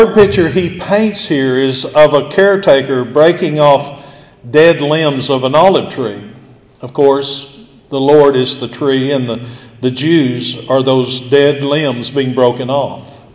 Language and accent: English; Hilton, Oklahoma, United States; I've told the story often. I grew up in Hilton, Oklahoma at the Shell Street Church of Christ